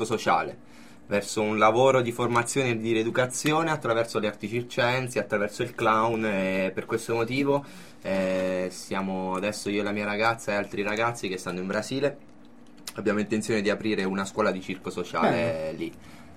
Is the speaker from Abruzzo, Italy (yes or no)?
yes; Abruzzo, Italy; accent: Abruzzese; Del mio accento abruzzese nessuno si è